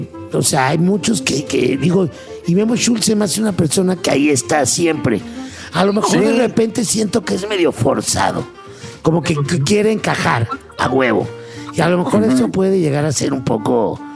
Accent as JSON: {"language": "Spanish", "region": "New York", "country": "United States", "said": "Y me voy a Nueva York. Yo que soy neoyorquina."}